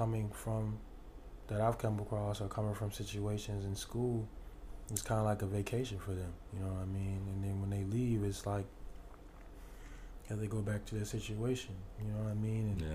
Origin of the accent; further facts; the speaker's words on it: New Orleans, Louisiana, United States; I'm from Louisiana. I'm from New Orleans, bro.